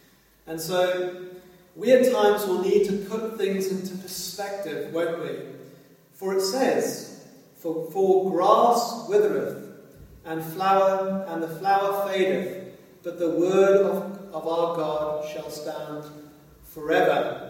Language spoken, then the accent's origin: English; South Africa; me growing up in South Africa